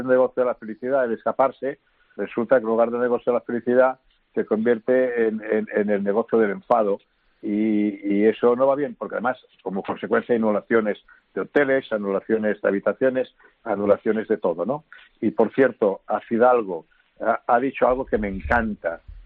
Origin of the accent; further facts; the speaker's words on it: Catalonia, Spain; El otro día en Madrid, también soy catalán, me daban caña.